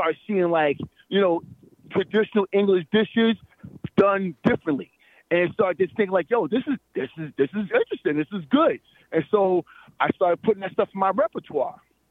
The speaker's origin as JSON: {"language": "English", "town": "New York City", "region": "New York", "country": "United States", "said": "well, I'm from New York City. I can move to London, but London's like a major city."}